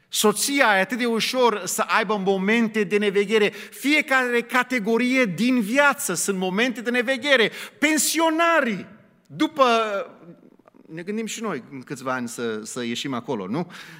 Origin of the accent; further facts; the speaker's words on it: United States; atunci când am crescut eu în America, în 1970